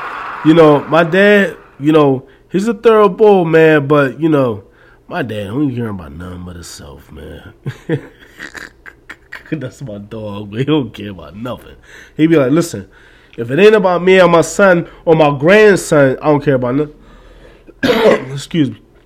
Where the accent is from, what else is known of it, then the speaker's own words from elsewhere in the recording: Philadelphia, Pennsylvania, United States; I'm from Philly. I'm from North Philly. I'm from SMS, Strawberry Mansion section.